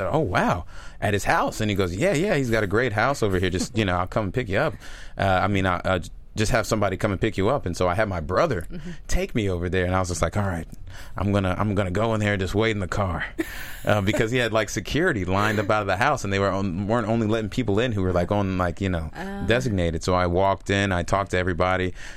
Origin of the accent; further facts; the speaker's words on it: Louisville, Kentucky, United States; they loved the fact that I was from Louisville and that I would represent it well